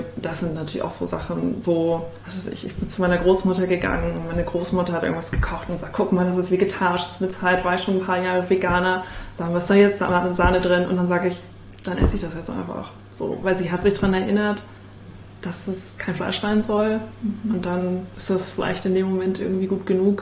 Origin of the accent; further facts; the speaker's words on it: Lower Saxony, Germany; now in Berlin, Germany; ursprünglich komme ich ja aus Niedersachsen.